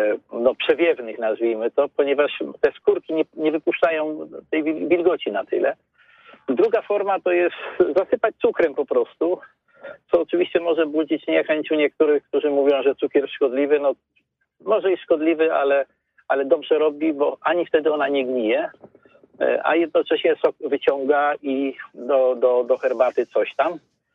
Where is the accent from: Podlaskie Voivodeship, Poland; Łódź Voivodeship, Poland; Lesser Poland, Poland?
Lesser Poland, Poland; Kraków; U nas w Krakowie, jeśli wrócę tak trochę, to tak, mamy kartofle, a nie pyrki, tak? I u nas się wychodzi na dwór, a nie na pole, tak?